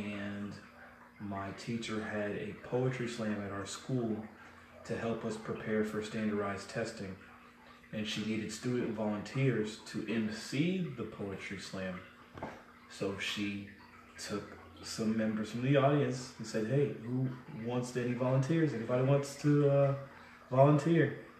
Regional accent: Palm Bay, Florida, United States; I'm from Palm Bay. I represent Palm Bay, Florida.

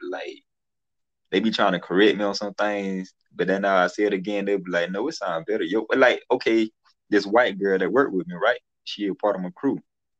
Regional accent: Florida, United States; when I talk to somebody new, they be like, "Yeah, you don't sound like you from Georgia." I like, "Yeah, I'm from Florida."

